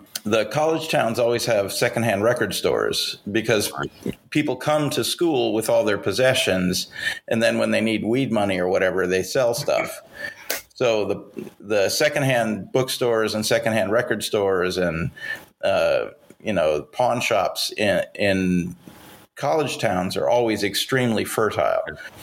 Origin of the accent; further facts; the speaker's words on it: Missoula, Montana, United States; born or raised there